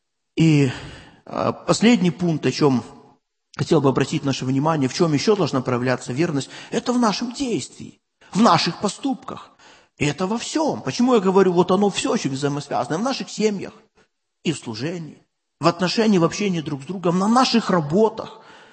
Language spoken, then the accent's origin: Russian; Belarus; ну как мы, белорусы, по Меркону бывает, опаздывают.